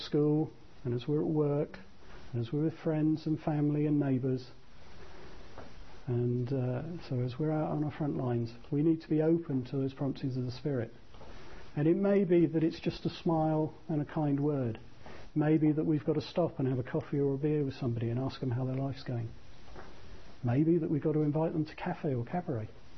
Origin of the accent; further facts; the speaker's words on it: Brazil; Growing up in Brazil as I did